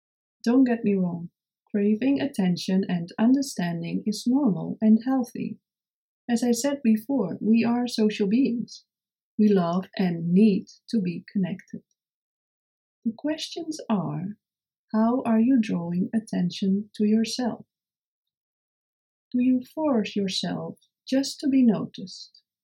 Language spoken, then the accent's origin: English; Netherlands; 1,800 square miles is the size of countries like Costa Rica, Estonia, and my home country, the Netherlands.